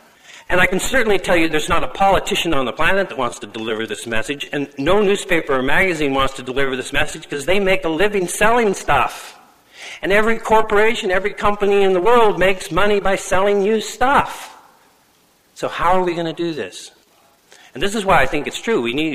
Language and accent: English; Colorado, United States; He's from the University of Colorado near my hometown in Colorado.